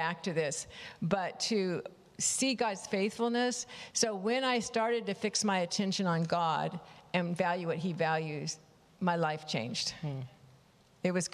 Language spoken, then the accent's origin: English; United States; I'm American, middle class, white person in the U.S.